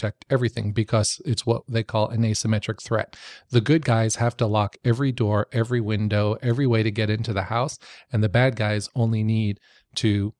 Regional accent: New York, United States; I grew up in New York. I watched all the New York City police officers

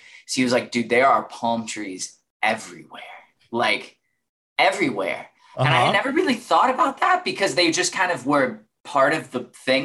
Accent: Los Angeles, California, United States; Yeah, born and raised, man. I'm from Elrose and Vine.

